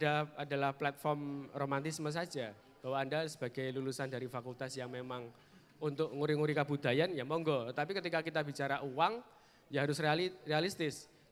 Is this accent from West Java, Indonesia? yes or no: no; Special Region of Yogyakarta, Indonesia; simbok saya tidak bisa masak gudeg itu tidak kehilangan identitas sebagai orang Jogja.